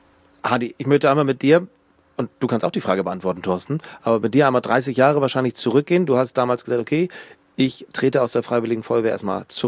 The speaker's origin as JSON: {"language": "German", "town": "Millstedt", "country": "Germany", "tie": "born or raised there", "said": "Ich bin in Millstedt aufgewachsen"}